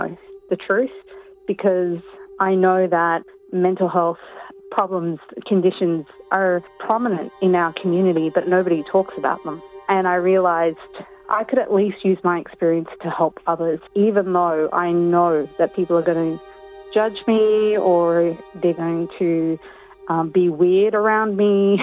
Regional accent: Australia; In my mind, growing up in Australia, I always thought that concept was ridiculous.

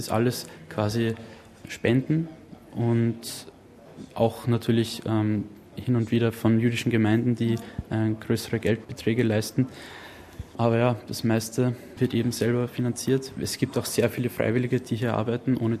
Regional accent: Linz, Upper Austria, Austria; sieht man auch ein Bild von meiner Heimatstadt Linz

